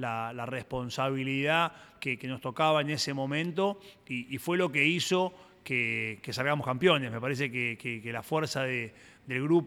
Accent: Argentina

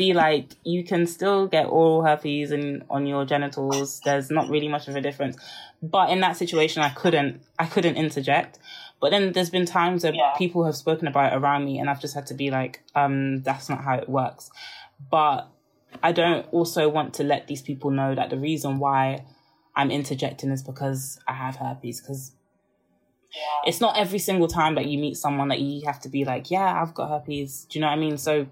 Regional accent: Nigeria; And it's the same thing with I've noticed Nigerian Black Twitter as well, because I'm Nigerian.

